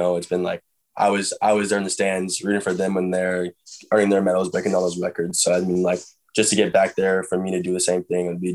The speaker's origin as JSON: {"language": "English", "region": "Washington", "country": "United States", "tie": "born or raised there", "said": "Like I grew up in Washington, but that doesn't mean I owe anything to Wazoo or UW to go there"}